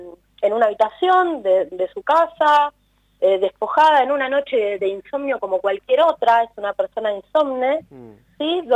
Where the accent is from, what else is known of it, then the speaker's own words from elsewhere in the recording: Chacabuco, Buenos Aires Province, Argentina; Somos de Chacabuco, provincia de Buenos Aires.